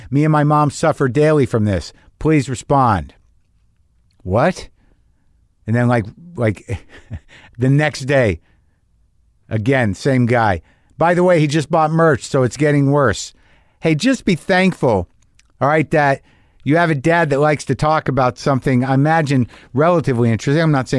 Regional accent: Albuquerque, New Mexico, United States; I grew up in New Mexico, like in Albuquerque.

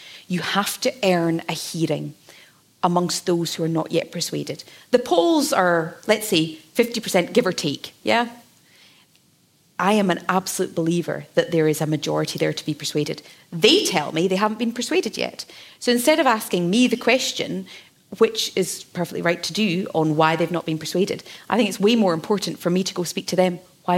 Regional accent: Scotland, United Kingdom; And I come from the Highlands.

